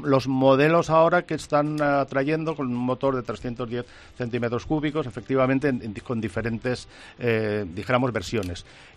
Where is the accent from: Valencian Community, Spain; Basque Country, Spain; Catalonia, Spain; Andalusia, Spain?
Valencian Community, Spain; Y ya digo que somos valencianos.